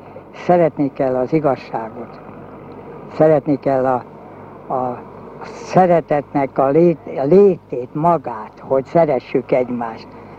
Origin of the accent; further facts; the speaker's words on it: Hungary; born there; én itt születtem Magyarországon, ez nekem szülőföldem